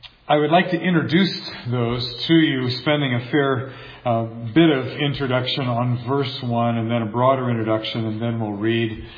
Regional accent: Fresno, California, United States; from Fresno, California.

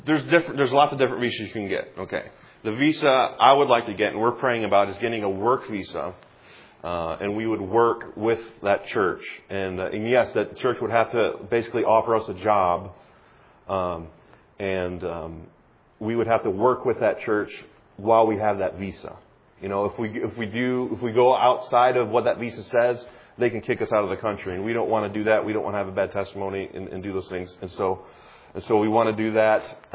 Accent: Ohio, United States; But we're from Ohio. I mean, that's T-shirt short weather, you know.

